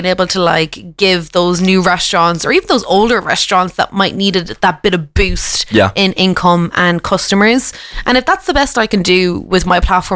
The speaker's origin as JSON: {"language": "English", "region": "Munster", "country": "Ireland", "said": "I'm from Tipperary, so like, there's not a food scene around there."}